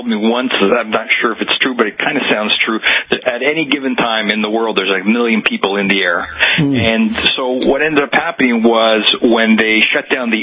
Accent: Toronto, Ontario, Canada; I'm born and bred in Toronto, Ontario, Canada. My parents came from Italy

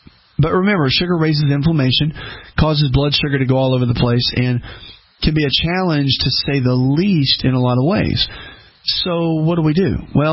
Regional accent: the South, United States; When I started traveling years ago, growing up in the South, when I started speaking a lot and just traveling

